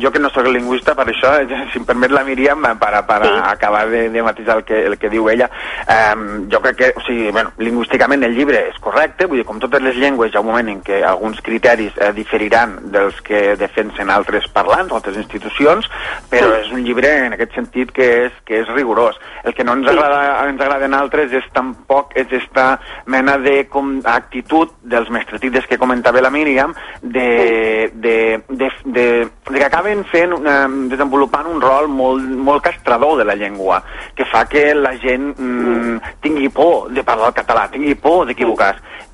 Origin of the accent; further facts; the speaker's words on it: Catalonia, Spain; accent: North-Western Catalan; el meu és nord-occidental, soc de la Ribera d'Ebre, i m'han arribat a preguntar si era de Mallorca.